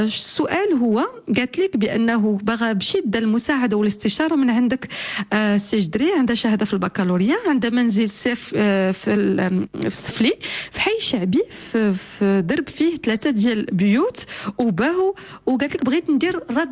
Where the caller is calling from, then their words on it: Canada; قلت لك أنا مستمعة وفية من كندا